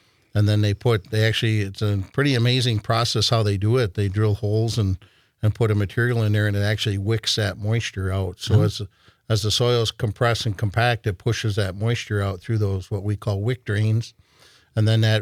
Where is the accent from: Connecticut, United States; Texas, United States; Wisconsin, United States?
Wisconsin, United States; Janesville; Yep. I grew up in the Janesville area and went to school at Platteville.